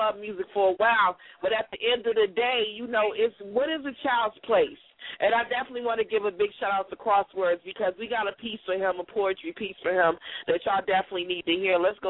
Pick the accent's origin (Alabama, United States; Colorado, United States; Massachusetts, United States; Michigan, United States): Michigan, United States; Detroit; I love it what y'all say about the children in Detroit. That's my hometown, and they are going through some stuff, some hardcore stuff.